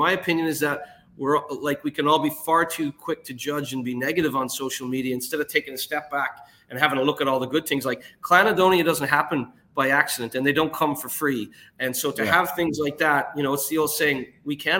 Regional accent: Canada; I'm from Canada as well

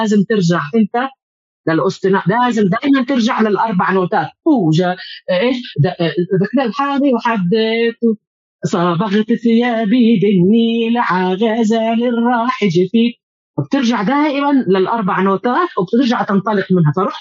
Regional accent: Palestine; ممكن أنا كفلسطينية لما أدافع عن تاريخي العربي الإسلامي في إشبيلية

